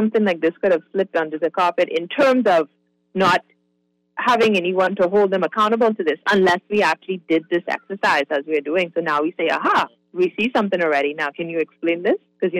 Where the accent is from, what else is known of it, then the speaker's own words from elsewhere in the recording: Bahamas; And we were like, okay, we're from Jamaica, whatever, because you don't know where the Bahamas is.